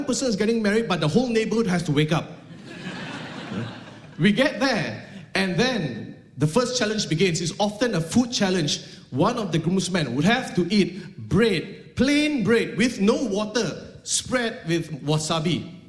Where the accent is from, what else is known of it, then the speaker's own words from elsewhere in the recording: Malaysia; now in Australia; I'm from Malaysia, yes, I am from Malaysia.